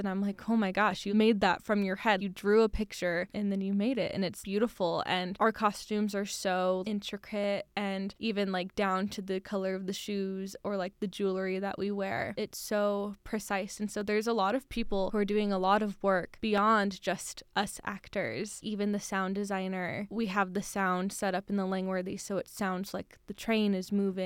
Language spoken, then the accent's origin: English; United States; accent: American; it sounded different from my regular American accent, but it's still so similar.